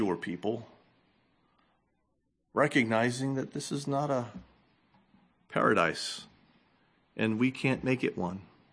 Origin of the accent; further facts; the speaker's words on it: New England, United States; born there; It's not just because I was born in New England and everyone's in my way on the road.